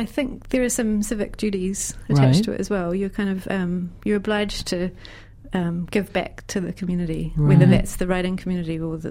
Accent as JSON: {"language": "English", "region": "Waikato", "country": "New Zealand", "said": "Originally, I come from the South Waikato."}